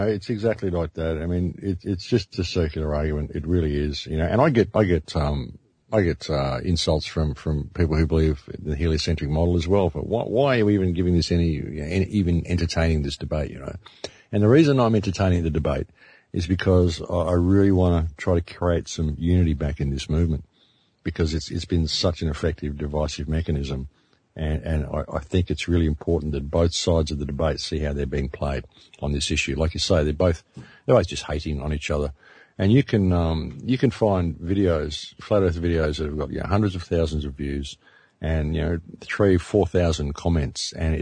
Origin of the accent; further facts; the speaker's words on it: Australia; You know, I'm an Australian. We swear a lot.